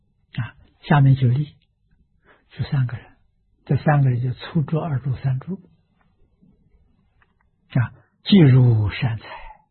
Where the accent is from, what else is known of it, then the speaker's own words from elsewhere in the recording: China; 毕业了啊，我们中国人家出师了啊